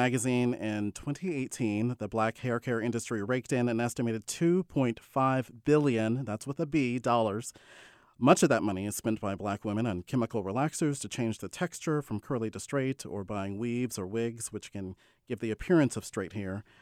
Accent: Colorado, United States; I grew up in Colorado.

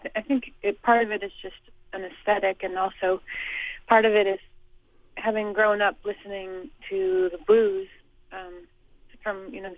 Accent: Boise, Idaho, United States; now in Boston, United States; I did, yeah. I grew up in Boise.

